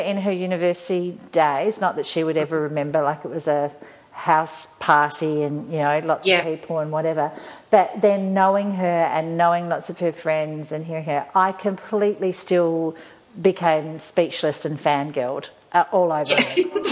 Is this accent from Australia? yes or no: yes; Adelaide, South Australia, Australia; because we're both from Adelaide, and she's just a bit younger than me